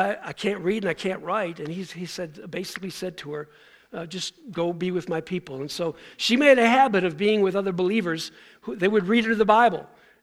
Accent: Buffalo, New York, United States; I'm from the state of New York, I'm from Buffalo, but in the state of New York

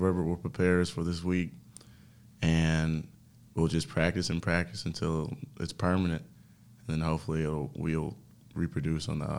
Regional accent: Detroit, Michigan, United States; because I come from Detroit, Michigan, and my family is not as well off as people would probably think.

